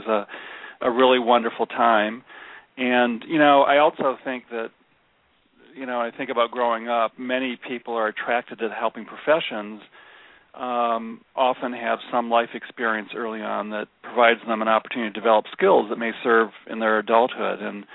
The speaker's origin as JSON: {"language": "English", "town": "Kalamazoo", "region": "Michigan", "country": "United States", "tie": "born or raised there", "said": "I grew up in Kalamazoo, Michigan, in the good old Midwest"}